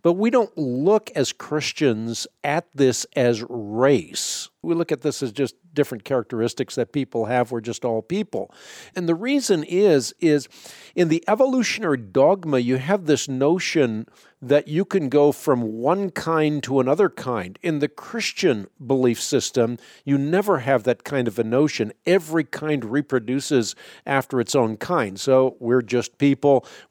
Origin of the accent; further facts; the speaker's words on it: Netherlands; I'm from Holland, so I have fair skin. I have blue eyes.